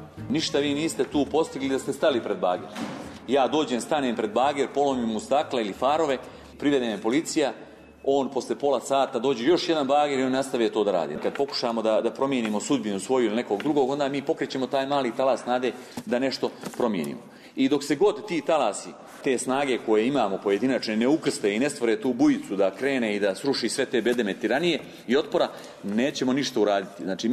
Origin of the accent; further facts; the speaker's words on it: Prijepolje, Zlatibor District, Serbia; Mi smo ekolozi iz Prijepolja, možda prvi koji su u svojoj opštini dobili batine